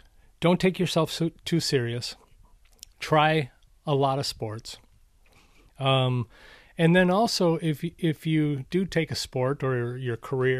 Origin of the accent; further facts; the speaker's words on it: Minnesota, United States; also born or lived in Arizona; when I grew up in Minnesota, I played hockey, played football, tried baseball, didn't like it, a lot of standing around. So that was just my opinion. And then when we moved to Arizona